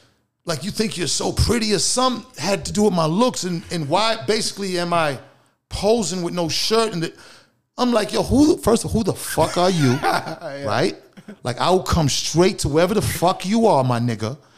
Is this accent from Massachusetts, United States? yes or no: yes; Boston, Massachusetts, United States; that's what it was growing up in Boston.